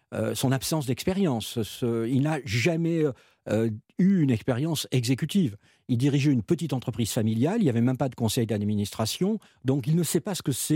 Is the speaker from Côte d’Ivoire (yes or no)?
no; Marseille, Provence-Alpes-Côte d'Azur, France; born there; je suis né à Marseille, je suis un Méditerranéen